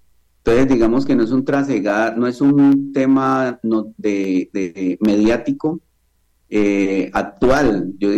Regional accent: Santander de Quilichao, Cauca, Colombia; also born or lived in Cali; Yo soy caleño de nacimiento, pero mi madre es de Santander de Quilichao. O sea, yo fui criado mi escuela y mi colegio fue en Santander de Quilichao.

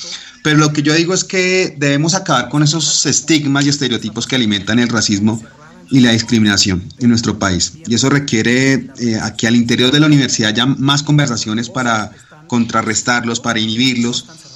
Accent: Colombia; Y como colombianos y como sociedad estamos perdiendo al excluir a las personas de otras razas, al no incluirlos.

